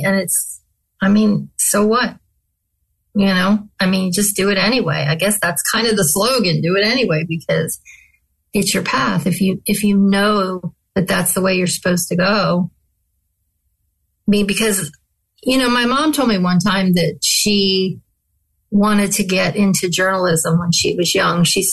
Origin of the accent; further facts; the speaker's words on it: Conshohocken, Pennsylvania, United States; my hometown paper back in Pennsylvania